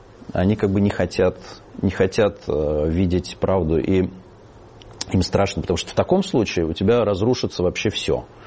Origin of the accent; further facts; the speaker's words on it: Russia; now in Georgia; Мы другие русские.